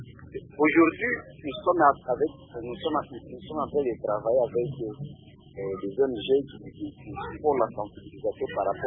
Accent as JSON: {"language": "French", "town": "Walikale", "region": "North Kivu", "country": "DR Congo", "said": "Nous avons beaucoup de temps ici chez nous à Walikale."}